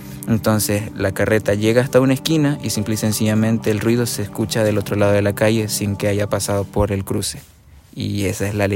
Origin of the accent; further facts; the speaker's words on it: Nicaragua; tengo 19 años y vengo de Nicaragua.